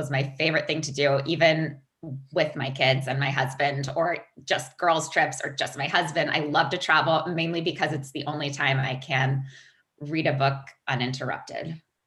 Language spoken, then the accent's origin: English; Virginia Beach, Virginia, United States; And I grew up in Virginia Beach.